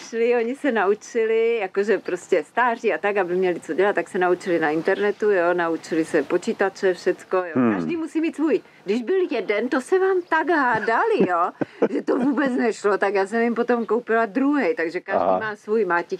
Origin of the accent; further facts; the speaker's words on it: Moravia, Czechia; born there; Jsem se narodila na Moravě, ale pak otec měl tuberkulózu, tak proto jsme se přestěhovali.